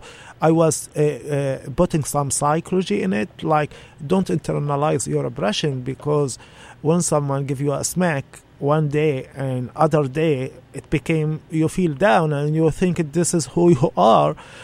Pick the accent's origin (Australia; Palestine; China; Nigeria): Palestine; Gaza Strip; English is a second language; now in Olympia, United States; Growing up in Gaza. Growing up seeing orphans.